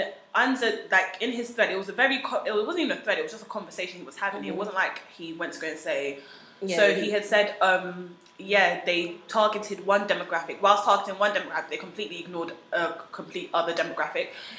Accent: London, United Kingdom; If they ask me where I'm from, I don't say I'm from like Britain or the UK. I say I'm from London. I just don't see no point in saying I'm from Britain because I'm not. I'm a Londoner

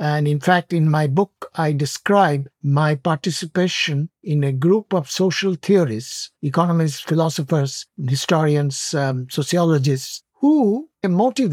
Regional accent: West Bengal, India; Going back to your comment about my growing up in West Bengal and being the leftist background, it certainly provoked me because I had to answer the intellectual challenges that my friends were bringing up.

